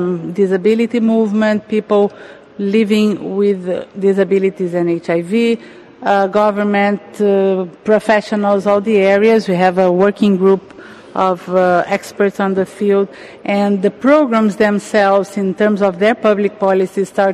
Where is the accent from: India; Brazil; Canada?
Brazil; I remember that in Brazil, I'm from Brazil, and in 2005, I think, we went to one of the meetings